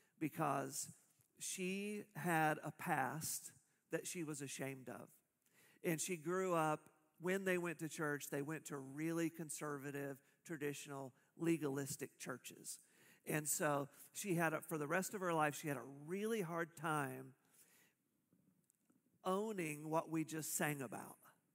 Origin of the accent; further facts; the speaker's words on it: Tulsa, Oklahoma, United States; I grew up in Tulsa